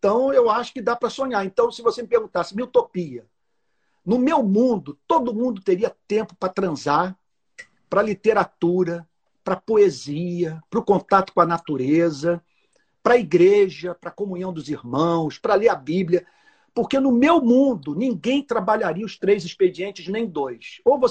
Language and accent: Portuguese; Rio de Janeiro, Brazil; Ipanema, minha primeira praia, onde eu nasci, onde eu fui morar pela primeira vez.